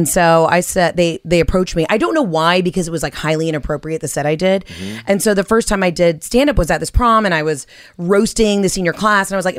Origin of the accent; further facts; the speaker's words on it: Atlanta, Georgia, United States; I mean, I'm from Atlanta where like stripping is an art form.